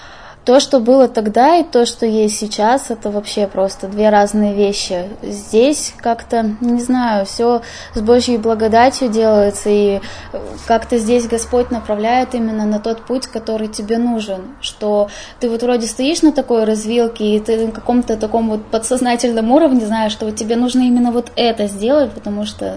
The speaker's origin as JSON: {"language": "Russian", "town": "Yekaterinburg", "region": "Sverdlovsk Oblast", "country": "Russia", "said": "Я такая, я с Екатеринбурга."}